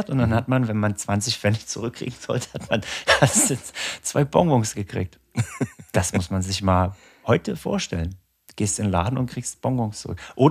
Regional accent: Riesa, Saxony, Germany; Bei uns in Riesa.

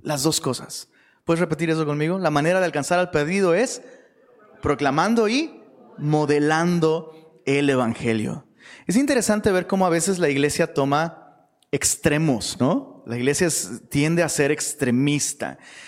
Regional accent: Taxco, Guerrero, Mexico; moved away; also born or lived in Mexico City; Yo soy de Taxco, y luego Dios me movió de Taxco a Ciudad de México, y luego Dios me sacó de Ciudad de México y me trajo hasta acá.

